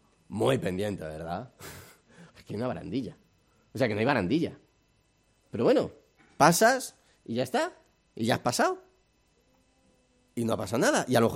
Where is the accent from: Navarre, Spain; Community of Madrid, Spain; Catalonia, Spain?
Community of Madrid, Spain; Madrid; Yo que soy madrileño, hijo de madrileños, padre de madrileños, vivo al lado de una calle que son creo que 4 carriles por lado.